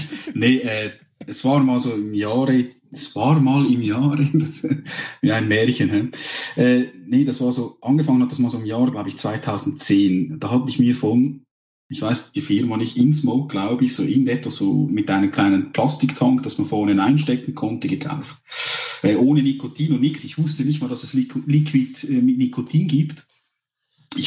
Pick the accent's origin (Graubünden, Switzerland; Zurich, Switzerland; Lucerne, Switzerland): Lucerne, Switzerland; Ich komme aus der schönsten Innerschweiz. Ich komme aus dem Kanton Luzern und bin eigentlich auch hier aufgewachsen, ja, in der schönen Zentralschweiz.